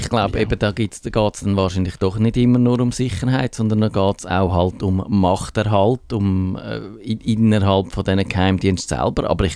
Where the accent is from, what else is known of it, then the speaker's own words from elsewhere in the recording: Switzerland; wir haben die Fischenaffäre schon mal genannt bei uns in der Schweiz